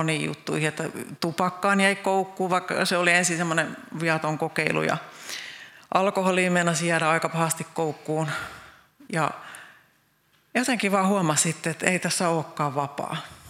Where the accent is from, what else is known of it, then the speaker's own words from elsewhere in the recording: Southern Ostrobothnia, Finland; also born or lived in Gothenburg, Sweden; ja olen Pohjanmaalta kotoisin, vaikka kävin Ruotsissa Göteborgissa syntymässä, mutta mun äiti on härmäläinen, oikein härmähäijy ja isänkin sukujuuret on Härmässä